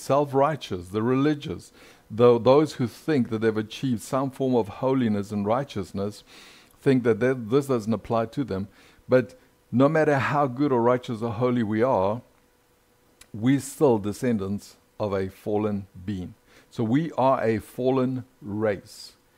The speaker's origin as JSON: {"language": "English", "country": "South Africa", "tie": "born or raised there", "lives_now": "United States", "said": "I grew up in South Africa, so my culture is South African more than anything else, although I'm becoming a very proud and blessed American every day that goes by. But as a child, as a teenager, I was raised in South Africa."}